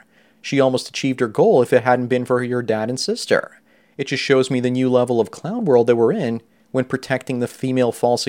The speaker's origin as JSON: {"language": "English", "country": "Australia", "said": "I'm a male model, but other than that, I don't have much going for me at the moment, and I'm from Australia."}